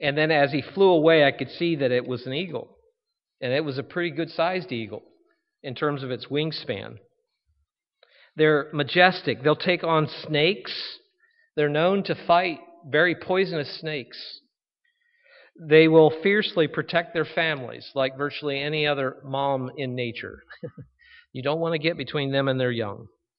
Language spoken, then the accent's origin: English; Cincinnati, Ohio, United States; I can say the same about where I grew up in Cincinnati.